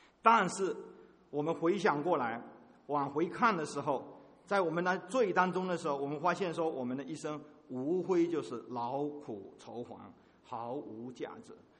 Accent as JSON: {"language": "Chinese", "country": "China", "tie": "born or raised there", "said": "今天连中国的农村都非常的忙碌。我小的时候在农村那里哈"}